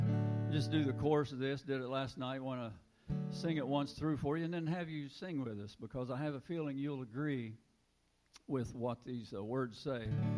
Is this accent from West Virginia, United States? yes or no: yes; Chapmanville, West Virginia, United States; born there; I was born in Chapmanville, West Virginia, down in Logan County. … so the roots run deep.